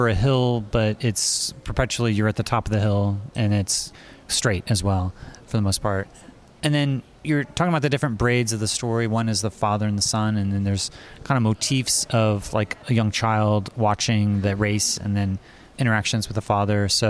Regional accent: Indianapolis, Indiana, United States; I grew up in Indianapolis, and there was always the Indianapolis 500

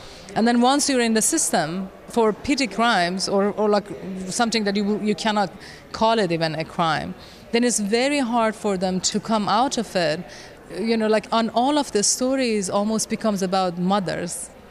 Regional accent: Iran; I grew up in Iran, and I grew up as a Baha'i minority, which is a persecuted, systemically persecuted in Iran.

